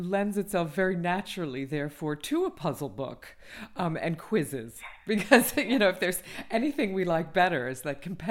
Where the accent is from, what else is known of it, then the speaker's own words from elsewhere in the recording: United States; moved away as an adult; now in United Kingdom; And when I first moved here, as you can hear, I'm American, and I didn't drive.